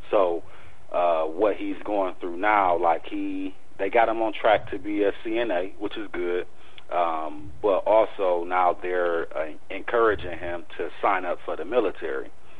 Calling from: Milwaukee, Wisconsin, United States; I'm chiming in from Milwaukee. In Milwaukee, Wisconsin, we have something called Job Corps.

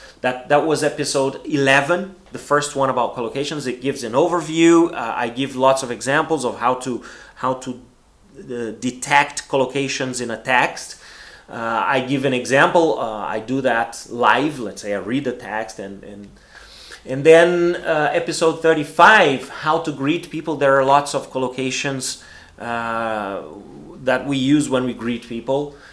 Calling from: Porto Alegre, Rio Grande do Sul, Brazil; English is a second language

